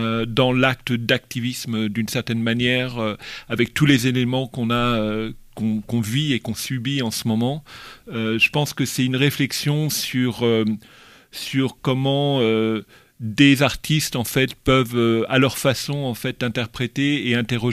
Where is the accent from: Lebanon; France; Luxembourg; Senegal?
France; moved away; Oui, alors moi je suis français d'origine, mais j'ai quitté la France depuis tellement longtemps.